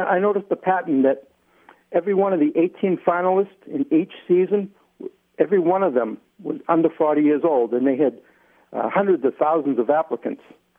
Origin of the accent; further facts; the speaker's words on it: Lawrence, Massachusetts, United States; That's quite right. I grew up in Lawrence, Mass, home of the original Great Imposter